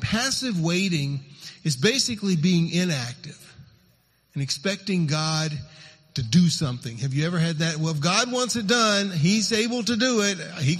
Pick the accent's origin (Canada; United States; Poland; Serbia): Serbia; when we got back to where we grew up in Serbia